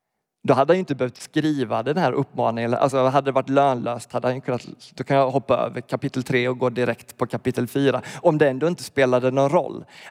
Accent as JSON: {"language": "Swedish", "region": "Skåne", "country": "Sweden", "said": "Jag är från Skåne, det hörs knappt, så det är ett bra exempel på det här. När jag hade bott hemifrån de där första åren, flyttat från Skåne och kom hem, så sa de så här … du pratar uppländska."}